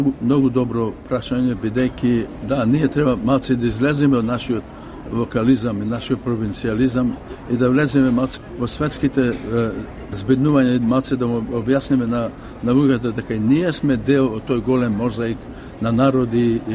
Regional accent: Bitola, Pelagonia, North Macedonia; а сепак ние сме од Битола, јас сум од Битола. To мене ми е гнездото, то мене ми е седелото.

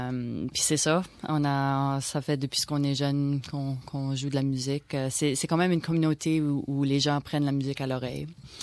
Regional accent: Prince Edward Island, Canada; moi et Pastel, on vient de l'île du Prince-Édouard, puis on vient d'une petite communauté acadienne où il y a beaucoup de musique traditionnelle acadienne.

